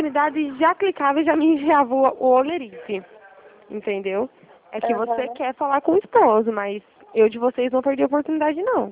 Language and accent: Portuguese; Araras, São Paulo, Brazil; Sou de Arara, São Paulo